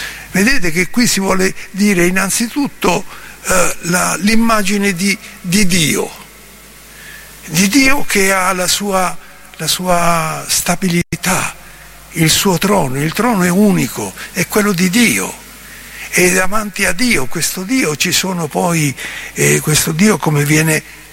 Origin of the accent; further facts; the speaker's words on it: Sicily, Italy; come le donne della volta del mio paese giù in Sicilia